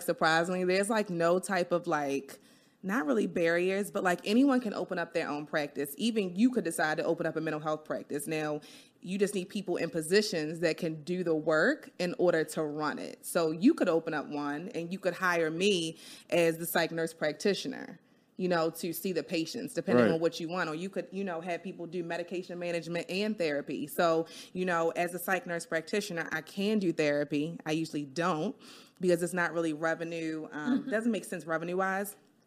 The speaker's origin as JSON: {"language": "English", "town": "Baltimore", "region": "Maryland", "country": "United States", "tie": "born or raised there", "said": "I'm from Baltimore born and raised, and that's pretty much me."}